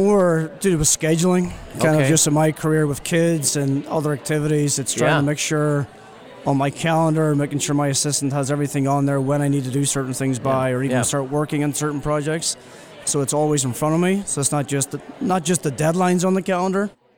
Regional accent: Northern Ireland, United Kingdom; moved away as an adult; now in Cleveland, United States; I grew up in Ireland, Northern Ireland, and was offered a scholarship to study

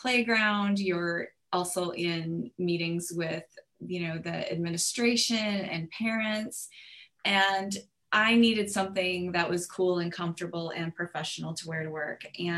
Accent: Minnesota, United States; now in Houston, United States; I get it. I'm a transplant. I'm from Minnesota and I moved to Houston about.

